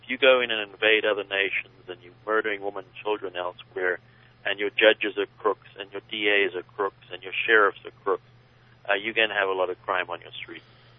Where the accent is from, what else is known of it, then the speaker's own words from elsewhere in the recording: South Africa; born there; moved away; I was born in South Africa